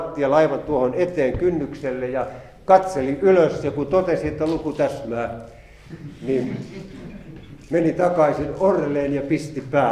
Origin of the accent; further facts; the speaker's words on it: Ylistaro, South Ostrobothnia, Finland; moved away; Minä olen Etelä-Pohjanmaalta Ylistaron Untavallan kylästä kotoisin, mutta vuosikymmenet ollut sieltä poissa.